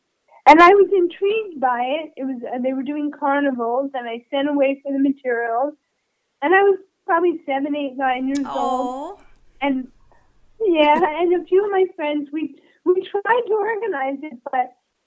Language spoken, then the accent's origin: English; Florida, United States; I'm in California. I was raised in Florida, and that's where my parents were.